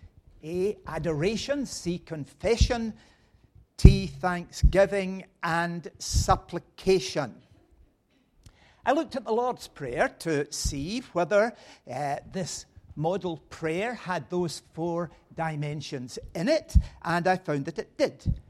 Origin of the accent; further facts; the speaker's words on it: Scotland, United Kingdom; Although I am from Scotland, two Sundays ago I was preaching in Madagascar